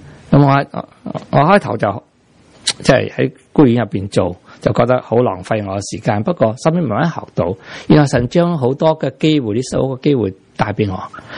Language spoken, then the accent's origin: Cantonese; Chaozhou, Guangdong, China; 我哋知唔知我系潮州人，系潮州人嚟噶